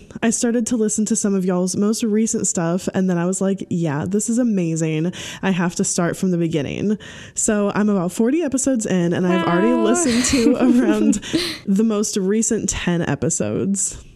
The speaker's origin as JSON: {"language": "English", "region": "Tennessee", "country": "United States", "also_born_or_lived": "Georgia / New York", "said": "I'm from Tennessee originally."}